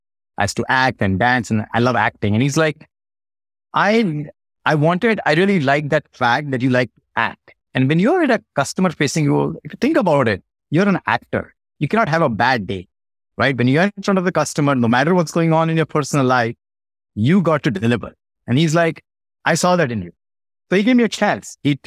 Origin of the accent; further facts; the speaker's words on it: Mumbai, Maharashtra, India; So I was born and raised in Mumbai, India. Grew up in a very middle-class family.